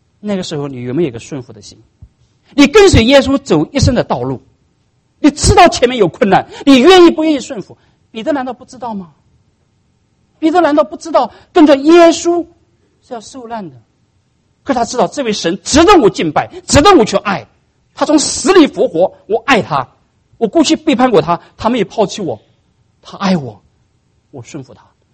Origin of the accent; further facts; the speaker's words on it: China; 可能我们从大陆来的人可能不了解这个历史，